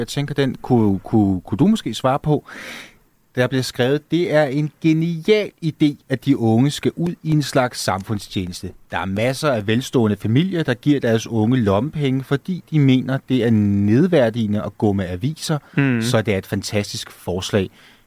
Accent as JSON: {"language": "Danish", "town": "Vedbæk", "region": "Capital Region of Denmark", "country": "Denmark", "tie": "born or raised there", "said": "Jeg kommer op fra Vedbæk. Der er ikke super mange gaffeltruckførere der."}